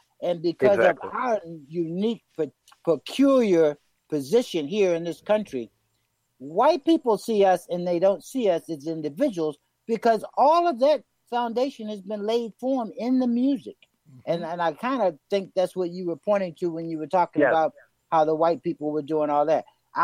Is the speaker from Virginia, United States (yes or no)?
yes; Yorktown, Virginia, United States; I'm from Yorktown, Virginia.